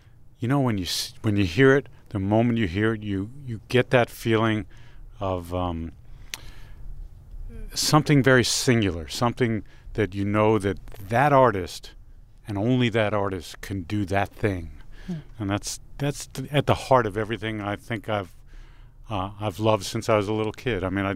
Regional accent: New York, United States; just because being a kid growing up in New York, the English accent was fascinating.

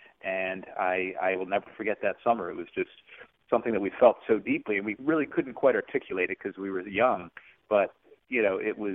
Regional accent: Washington, District of Columbia, United States; born there; I was born in Washington, D.C., and then my family moved out to the country and back in, this was like in, 68, 69, and it was country.

